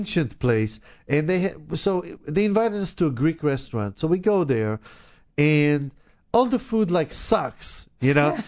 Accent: Israel; now in United States; I've lived here for 35 years. It's not the same. I'm an American, you know. I'm not as much Israeli anymore.

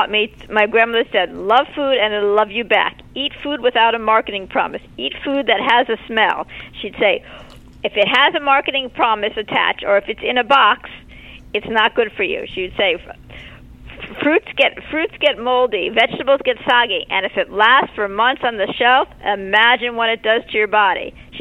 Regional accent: New York, United States; So I started writing these stories about my father and growing up in New York in the 70s as a latchkey kid.

